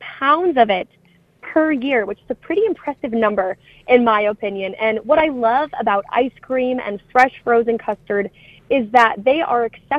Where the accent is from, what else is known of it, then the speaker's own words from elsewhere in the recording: Poynette, Wisconsin, United States; I grew up in Poinette, Wisconsin, so not too far north of Madison area.